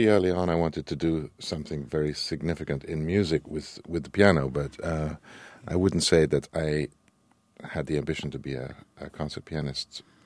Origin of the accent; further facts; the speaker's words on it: Wolverhampton, West Midlands, United Kingdom; also born or lived in Hereford; I was born in England, in Wolverhampton, which is in the Midlands, very close to Birmingham. And I went to school. I moved around in England quite a bit because my parents were moving and job positions